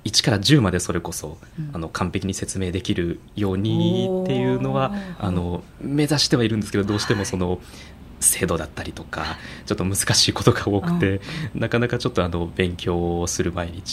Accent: Nagoya, Aichi, Japan; 私がちょっと名古屋生まれ名古屋育ちなところもあって、

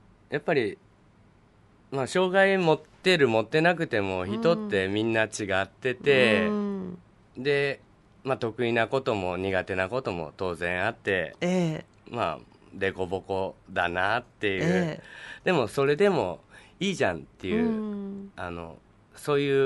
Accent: Kasugai, Aichi, Japan; そこを辞めた後地元に戻ってきて

